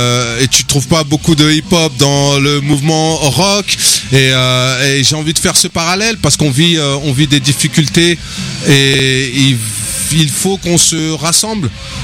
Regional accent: Mantes-la-Jolie, Île-de-France, France; moi, je suis originaire de Mantes-la-Jolie, j'ai 45 ans. Donc un sacré passif à Mantes.

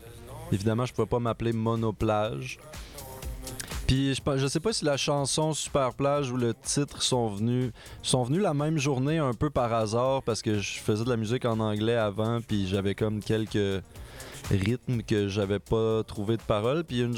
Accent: Montreal, Quebec, Canada; j'ai passé beaucoup mes étés quand j'étais jeune en Gaspésie. Là-bas, il y a beaucoup de belles plages. C'est vraiment le bout du Québec à l'est, là.

